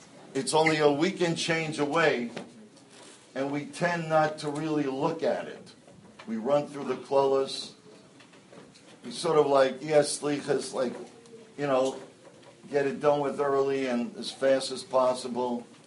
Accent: Bronx, New York, United States; I'm from the Bronx. You don't pay anything. You fight.

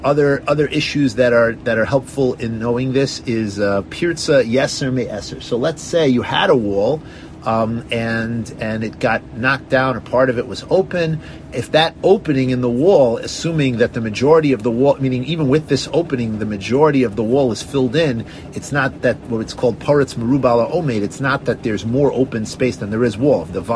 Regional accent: Kew Gardens Hills, New York, United States; When I grew up in Kew Garden Hills, they had these back alleys where you could go through the street.

